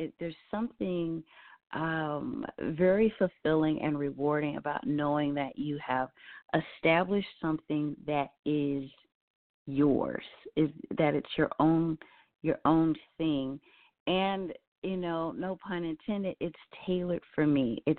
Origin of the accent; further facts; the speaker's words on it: St. Louis, Missouri, United States; My first job actually was singing and dancing for a troupe called Team 11 out of my hometown, St. Louis, Missouri, where I still reside.